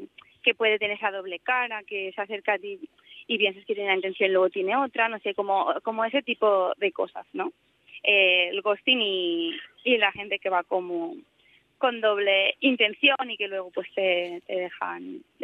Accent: Valencian Community, Spain; first language Valencian; algún día me gustaría hacer también alguna en valenciano, que es mi lengua materna.

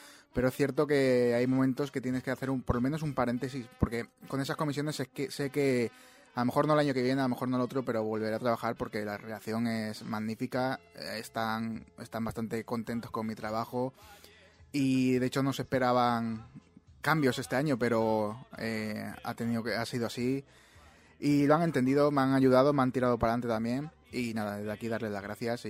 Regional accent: Valencia, Valencian Community, Spain; yo soy de Torrefiel, bueno, era de Torrefiel, he crecido por esa zona.

